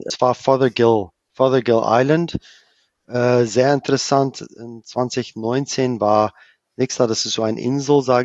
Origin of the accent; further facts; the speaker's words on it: South Africa; Aber ich freue mich sehr über mein Heimatland Südafrika.